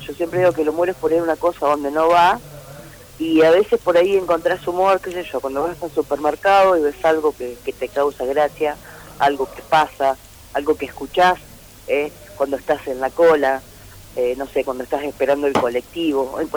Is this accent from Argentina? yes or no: yes; Argentina